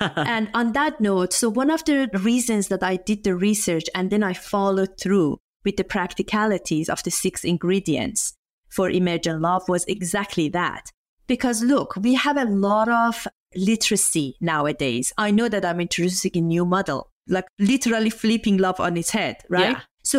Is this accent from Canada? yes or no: no; Iran; I'm coming from Iran. Many people think that, you know, a woman from Iran, how come you talk about sex?